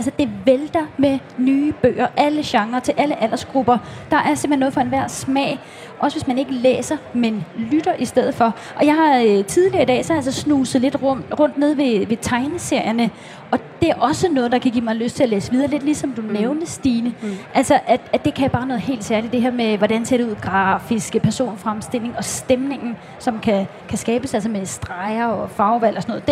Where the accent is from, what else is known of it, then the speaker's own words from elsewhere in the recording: Vanløse, Capital Region of Denmark, Denmark; jeg voksede op i Vandløse